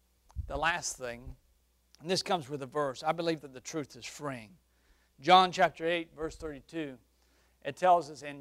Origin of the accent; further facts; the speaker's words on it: Alabama, United States; I said, I'm from South Alabama. That won't be a problem.